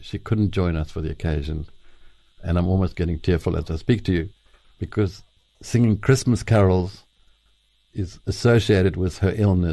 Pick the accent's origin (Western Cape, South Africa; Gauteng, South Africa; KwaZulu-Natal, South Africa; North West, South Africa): Western Cape, South Africa; Paarl; born there; and then I was born in Paarl in South Africa.